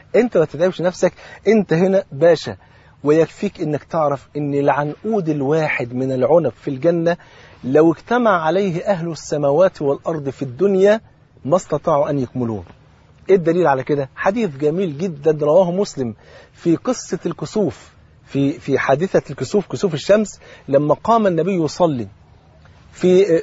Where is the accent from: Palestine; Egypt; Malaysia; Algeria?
Egypt; وطبعا أنت عارفين الفول عندنا في مصر فرض عين